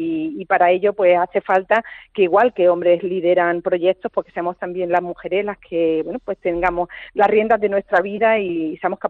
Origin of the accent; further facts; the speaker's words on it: Jaén, Andalusia, Spain; somos muchas las que somos de Jaén y que participamos en este Congreso